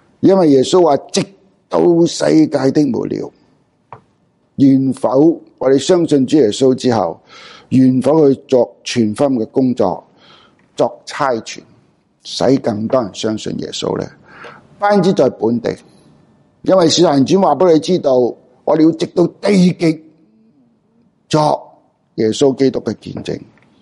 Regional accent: Hong Kong; 我系从香港嚟嘅，啊，我阿爷阿嫲、祖父祖母就系因为有宣教士，美国嘅宣教士点样嚟到香港

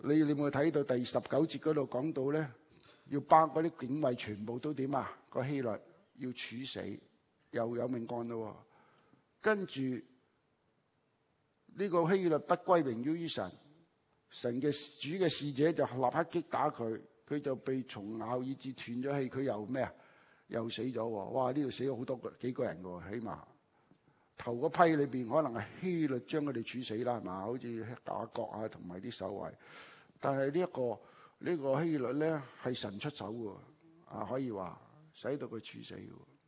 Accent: Hong Kong; 我们在香港长大，香港读书。

